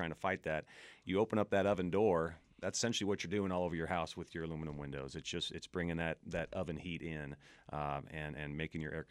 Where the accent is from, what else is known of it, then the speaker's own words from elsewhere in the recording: Seattle, Washington, United States; I'm from Seattle originally, and we saw it happen there pretty early on, late 80s, early 90s